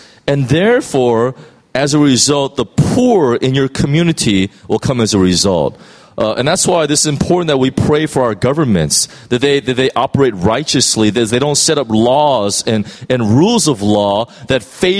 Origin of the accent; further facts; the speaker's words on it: United States; And as American, I can really relate even more so that the people of God rely so much on government